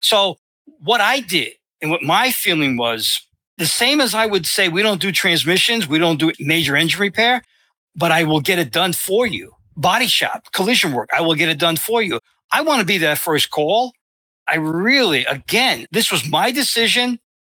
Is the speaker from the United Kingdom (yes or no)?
no; Bronx, New York, United States; And everybody knows that. They can tell by the way I speak, right? And I'm from the Bronx.